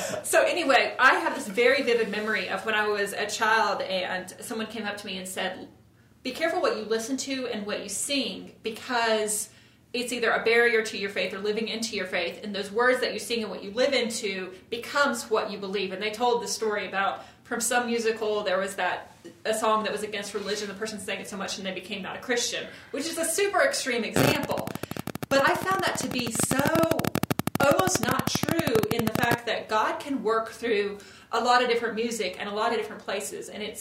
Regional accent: Southern United States, United States; so I grew up in the Bible Belt, and I talk about that a lot on the podcast because my experience was very different from everyone else's.

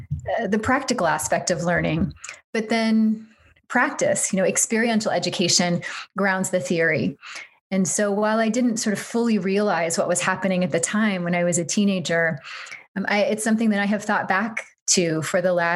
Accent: Appalachia, United States; But the sort of socioeconomic difference between a girls' boarding school in Washington, D.C. and growing up in Appalachia, was stark to me.

